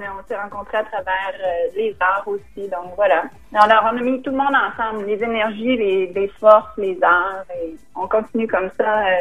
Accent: Quebec City, Quebec, Canada; now in Toronto, Canada; Alors, je me trouve à Toronto. Je suis originaire de la ville de Québec, mais maintenant, j'habite Toronto

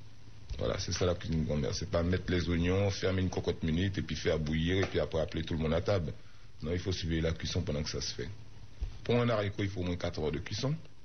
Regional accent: French Guiana; je suis guyanais. Ça fait 23 ans qu'on était à la Porte des Lilas avant de déménager pour venir ici.

